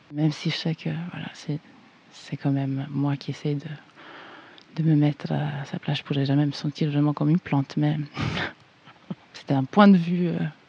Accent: Ticino, Switzerland; now in Geneva, Switzerland; j'habite à Genève, je viens du Tessin

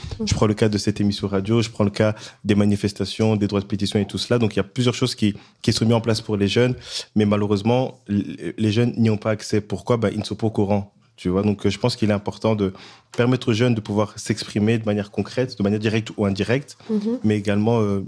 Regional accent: eastern Congo, DR Congo; également aux orphelins liés à la guerre à l'est du Congo, mon pays d'origine.

